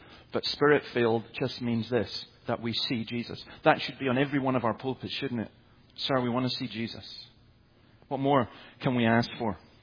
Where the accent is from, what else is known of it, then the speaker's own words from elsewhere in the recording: Scotland, United Kingdom; And, okay, I'm Scottish, so we're not, forgive the stereotype, we're not African Americans, you know.